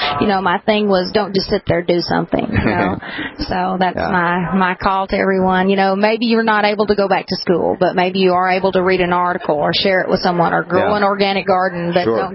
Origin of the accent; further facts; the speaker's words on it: Arkansas, United States; I'm from South Arkansas, about 30 minutes from the Duck Dynasty boys.